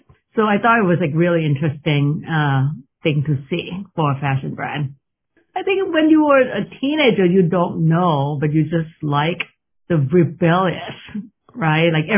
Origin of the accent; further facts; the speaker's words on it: Thailand; English is a second language; moved away as an adult; growing up in Thailand or like, you know, study design, I sketch all the time